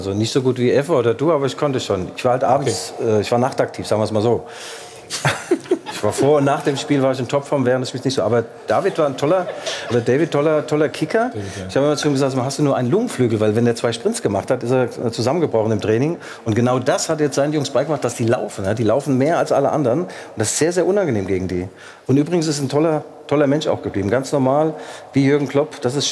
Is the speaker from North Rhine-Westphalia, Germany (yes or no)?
no; Leipzig, Saxony, Germany; Ich sage das jetzt nicht als Leipziger, sondern als Leipziger.